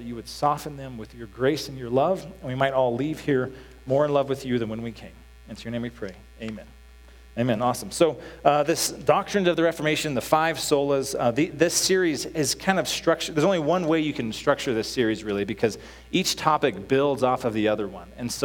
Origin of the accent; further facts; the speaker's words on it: Peyton, Colorado, United States; Because I grew up in Peyton, just 10 miles east of here.